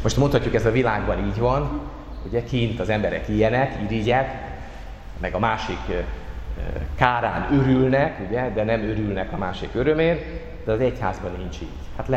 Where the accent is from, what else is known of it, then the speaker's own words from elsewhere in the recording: Hungary; mert én hálás vagyok ért, hogy magyar vagyok